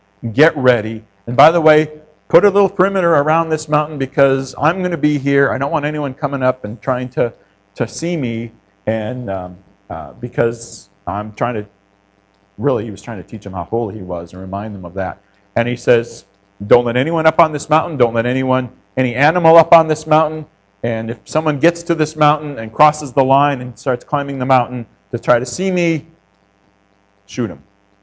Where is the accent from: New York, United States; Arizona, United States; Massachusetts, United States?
Arizona, United States; Scottsdale; I grew up in Scottsdale, Arizona. Have you ever been to Scottsdale?